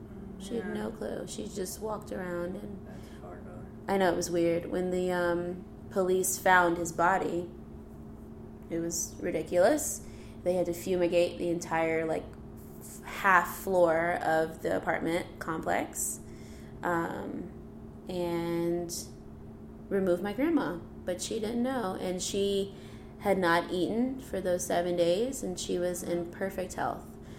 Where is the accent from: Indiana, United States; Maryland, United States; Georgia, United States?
Georgia, United States; Albany; I grew up in Albany, Georgia. That is 3 hours south of where we are right now in Atlanta. And that's a very rural area where it's segregated.